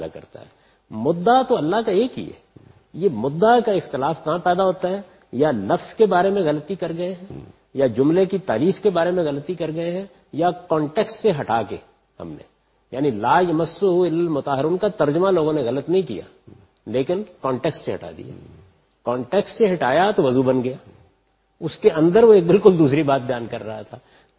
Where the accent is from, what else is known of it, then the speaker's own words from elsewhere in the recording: Pakistan; میں پاکستانی ہوں، باہر بیٹھا ہوا تھا کسی ملک میں تو وہ بھی میری شناخت ہے، لیکن میری مذہبی شناخت میں تعدد نہیں ہے، وہ ایک ہی ہے، وہ میں مسلمان.